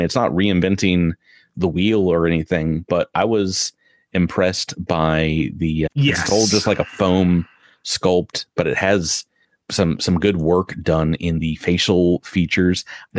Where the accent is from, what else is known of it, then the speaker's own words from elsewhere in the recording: New Jersey, United States; It's like, yeah, I'm from New Jersey.